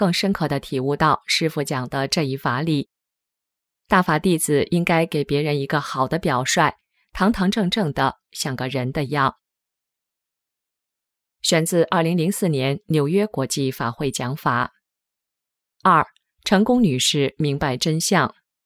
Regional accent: China

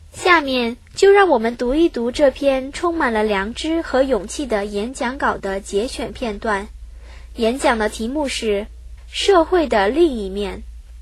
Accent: China

